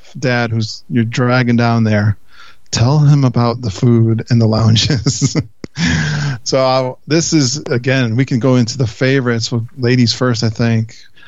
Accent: Northeast, United States; I was blown away because I'm from Northeast. Mm-hmm. I'm used to good lobster

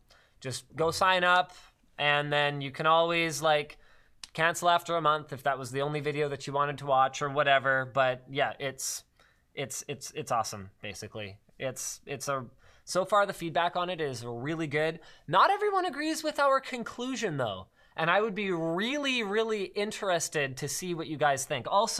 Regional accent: Canada; because we're Canadian and they're all American

